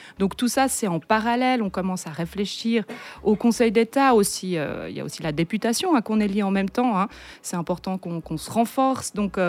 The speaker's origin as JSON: {"language": "French", "town": "Crissier", "region": "Vaud", "country": "Switzerland", "said": "Moi, je viens d'ici, de Crissier."}